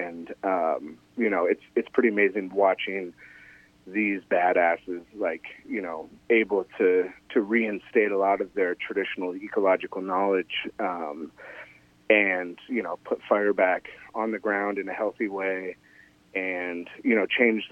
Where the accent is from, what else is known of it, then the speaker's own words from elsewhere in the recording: West Coast, United States; You know, I grew up on the West Coast